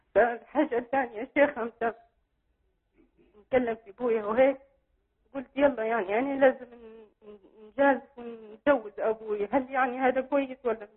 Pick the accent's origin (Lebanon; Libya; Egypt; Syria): Libya; moved away as an adult; now in Canada; انا من ليبيا، لكن عايشه في ليبيا، عايشه في كندا